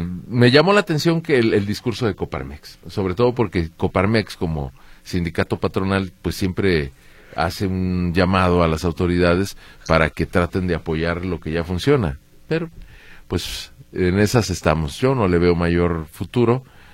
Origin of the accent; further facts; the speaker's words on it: Mexico; me alegro como ciudadano mexicano de que no vaya a significar nada en lo literal.